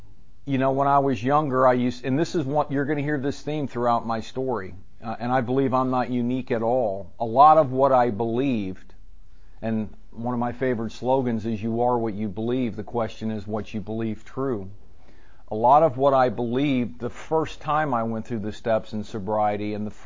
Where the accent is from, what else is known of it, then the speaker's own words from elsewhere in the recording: St. Louis, Missouri, United States; I just got back from St. Louis. I'm a native of St. Louis. I was born there in August of 1958